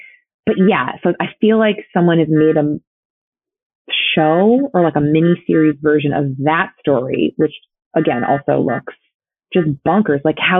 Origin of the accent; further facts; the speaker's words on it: Massachusetts, United States; I'm from Massachusetts. Chappaquiddick is very much a thing that I understand.